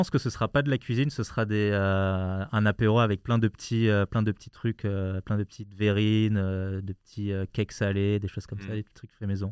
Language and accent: French; Bordeaux, Nouvelle-Aquitaine, France; also born or lived in Paris; Ouais, je suis né à Paris, mais j'ai vécu 3-4 ans seulement à Paris, dans le 13e arrondissement. Et après, j'ai grandi, en fait, j'ai fait toute mon enfance à Bordeaux. Donc, je me considère comme bordelais.